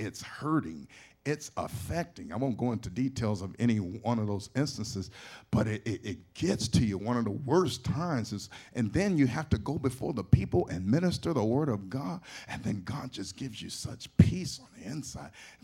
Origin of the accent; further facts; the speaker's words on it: Pittsburgh, Pennsylvania, United States; moved away as an adult; also born or lived in San Jose / Oakland; graduated from high school, went to San Jose, and went out there, so I'm away from Pittsburgh. As a matter of fact, I even got out of Pittsburgh and went over to Oakland for a while.